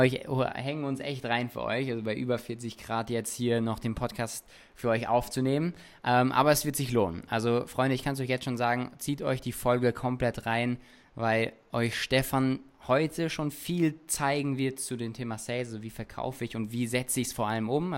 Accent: Germany; dass wir als Deutsche irgendwie nicht so gut verkaufen können

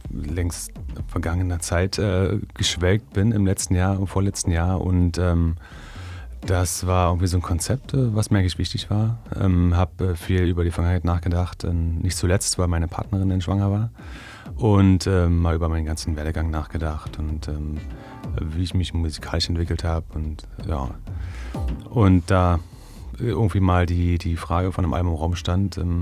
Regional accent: Berlin, Germany; Hauptsächlich Marzahn, also größtenteils Ostteil Berlins, also geboren Lichtenberg, genau wie mein Sohn jetzt.

